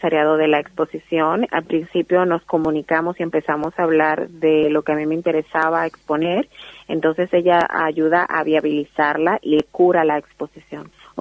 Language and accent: Spanish; Dominican Republic; moved away; desde que salí de República Dominicana y he empezado a hacer este trabajo